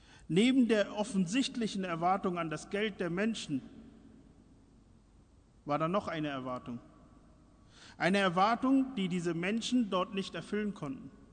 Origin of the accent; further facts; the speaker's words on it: Berlin, Germany; Als Berliner weiß man, es gibt bessere Gemüsedöner als dort.